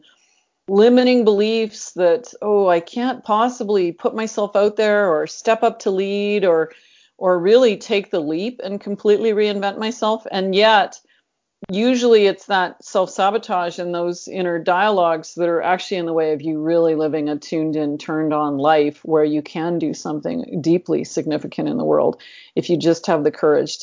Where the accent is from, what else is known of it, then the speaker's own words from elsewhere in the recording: Northern Canada, Canada; Well, I am a backwoods girl, actually. I'm not just from Canada, but I'm from Northern Canada. I used to spend my summers in a remote backwoods cabin that we'd go in by boat, no electricity.